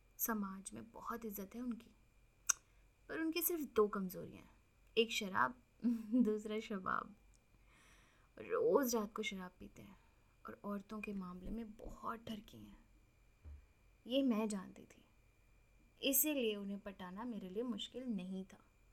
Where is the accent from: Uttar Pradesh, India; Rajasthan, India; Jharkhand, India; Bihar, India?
Rajasthan, India; Jodhpur; और मैं जोधपुर राजस्थान की रहने वाली हूँ।